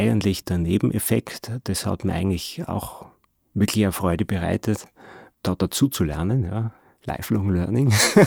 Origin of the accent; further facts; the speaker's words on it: Tyrol, Austria; Das heißt, ich bin eigentlich Tiroler.